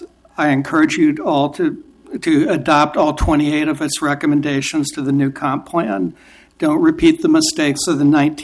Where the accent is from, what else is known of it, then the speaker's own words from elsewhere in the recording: Portland, Oregon, United States; I grew up in Portland, and I remember participating in workshops for the original comp plan. I'm a huge believer in Oregon's land use system.